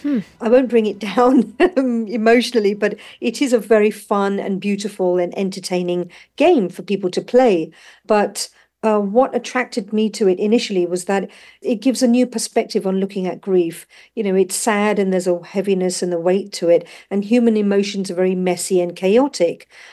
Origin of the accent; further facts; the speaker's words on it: London, United Kingdom; also born or lived in East Africa / South Africa; My parents were brought up in East Africa and South Africa, so I spent considerable time there, even though I was born and brought up in London, UK.